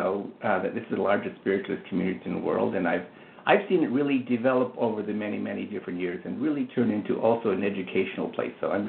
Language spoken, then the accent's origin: English; Canada; now in United States; I'm actually a Canadian, and I worked down here on a green card.